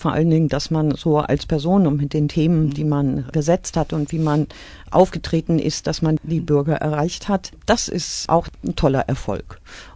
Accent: North Rhine-Westphalia, Germany; born there; now in Altena, Germany; Das ist Heimat seit 30 Jahren für mich und meine Familie. Ich bin geboren im Münsterland, aber vor 30 Jahren nach Altena-Ewingsen gezogen.

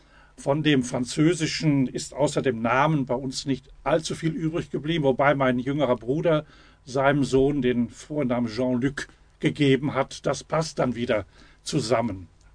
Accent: Letmathe, North Rhine-Westphalia, Germany; born there; Ich bin 1953 im Marienhospital in Letmathe geboren. Meine Mutter gebürtig aus Letmathe, mein Vater dann gebürtig aus Iserlohn von der Langen Hecke. Ein Gemisch Letmathe-Iserlohn

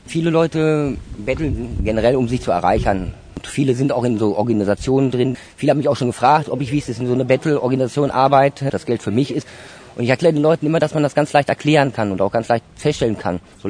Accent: Brakel, North Rhine-Westphalia, Germany; also born or lived in Soest; Ich bin in Soest geboren, die ist also mit dran. Dann ist meine Mutter und mein Vater dann irgendwann nach Brakel, Kreis Höxter gezogen.

